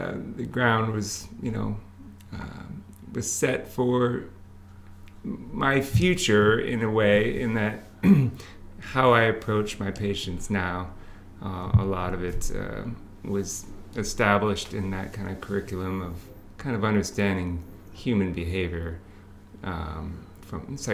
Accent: Ann Arbor, Michigan, United States; I grew up in Ann Arbor, Michigan. As a university city, you know, I had a lot of, I was around a lot of higher education.

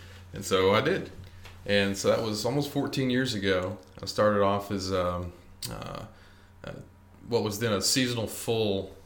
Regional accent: Gallatin, Tennessee, United States; also born or lived in Knoxville / Clarksville; I was born in Knoxville. My folks were in grad school, and spent the first half of my childhood in Gallatin, Tennessee, and then folks relocated to Clarksville for a job and brought us closer to the grandparents and stuff like that.

